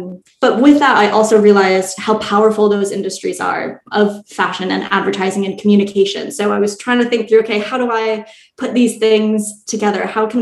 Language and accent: English; Vancouver, British Columbia, Canada; But I grew up in Vancouver, Canada, which is a city that is like within nature. So we're really close to the beaches and water, but we have the forests and the mountains.